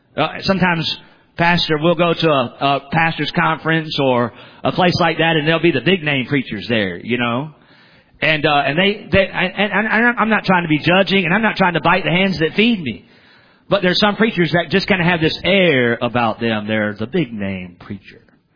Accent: the South, United States; Now, I'm from the South, and when somebody would ask you something, you'd say, well, I reckon I am.

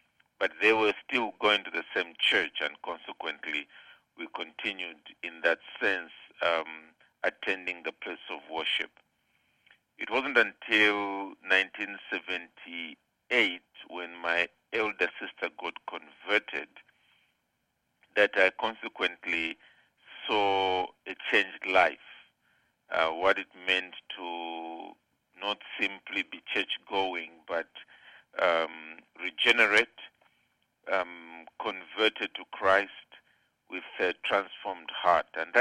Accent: Zambia; I grew up in Zambia.

